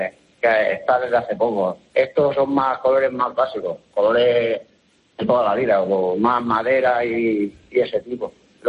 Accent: Sax, Valencian Community, Spain; Yo soy de Sax, pero estoy en otro pueblo trabajando.

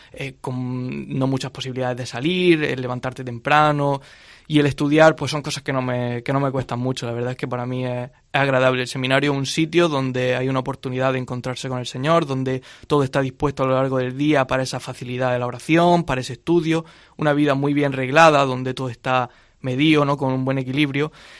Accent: Armuña de Almanzora, Andalusia, Spain; soy de aquí de Almería, de un pueblo de la Almanzora, de Armuña. De Almanzora, un pueblo muy pequeño, unos 300 habitantes más o menos.

